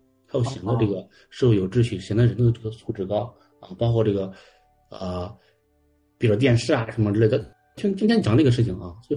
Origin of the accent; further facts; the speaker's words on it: Hebei, China; 对对对，我是北方的，就是，我是河北的